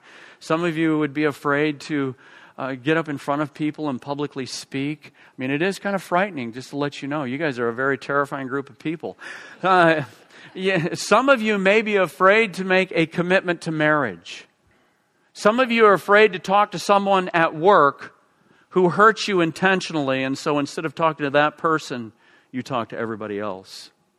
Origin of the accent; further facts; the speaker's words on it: Iowa, United States; when I was a kid growing up in Iowa on the farm, we had these great big spiders